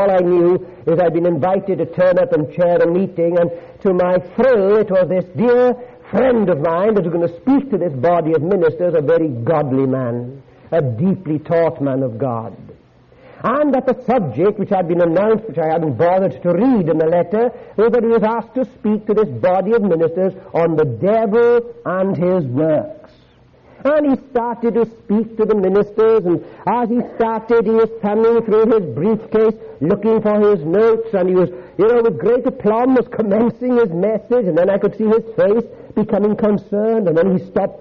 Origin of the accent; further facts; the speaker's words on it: Wales, United Kingdom; I come from Wales. Do you know what we have? The fiery dragon.